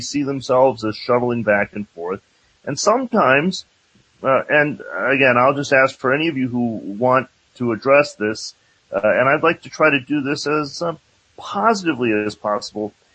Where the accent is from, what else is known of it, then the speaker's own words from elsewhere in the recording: Detroit, Michigan, United States; That was in Detroit, the Motor City, my hometown.